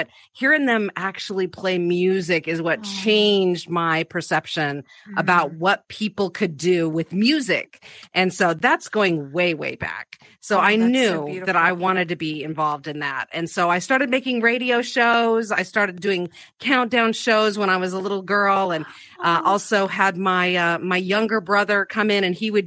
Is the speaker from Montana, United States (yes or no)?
yes; Montana, United States; Music was important to me in growing up in Montana.